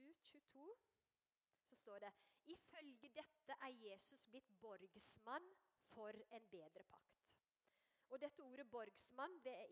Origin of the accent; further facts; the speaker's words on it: Breim, Vestland, Norway; accent: mixed, partly Telemark; så jeg er fra Feldegårdene i Breim, altså i Birkjelo i Nordfjord, på Birkjelo i Nordfjord. Sogn og Fjordane heter det. Så ekte vestlending, men dialekten ble ødelagt når jeg, egentlig mest ødelagt når jeg bodde på Filippinene